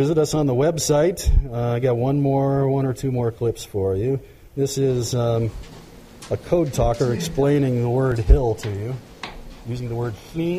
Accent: Ohio, United States; In Western scholarly traditions, growing up in Ohio, we were told that when you get to the end of the talk, you find some subtle way to indicate it rather than saying that's the end.

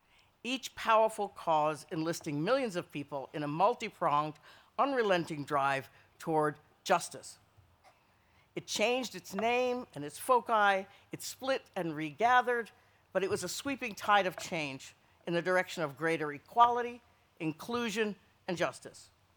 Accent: Miami, Florida, United States; I was born in Miami, Florida, and I attended segregated schools there, entirely segregated schools.

